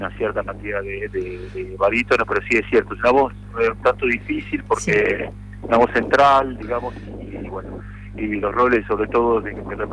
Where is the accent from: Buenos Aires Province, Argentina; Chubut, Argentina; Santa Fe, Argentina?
Buenos Aires Province, Argentina; Ayacucho; yo soy de la provincia de Buenos Aires, de un pueblo muy chiquito que se llama Ayacucho. Ahí comencé mis primeros pasos guitarreando.